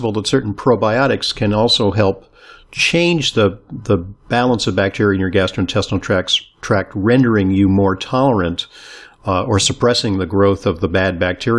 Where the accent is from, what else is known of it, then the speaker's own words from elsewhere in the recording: New York City, New York, United States; And our audience is wide, so not just confined to people in my hometown of New York City.